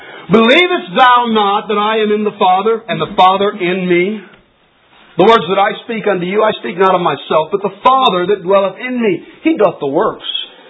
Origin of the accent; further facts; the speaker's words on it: Louisiana, United States; I'm from South Louisiana.